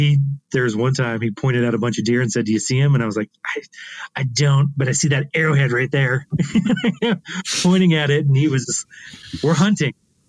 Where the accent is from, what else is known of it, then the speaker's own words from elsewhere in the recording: Casper, Wyoming, United States; now in Texas, United States; Yeah, I was raised in Wyoming in Casper.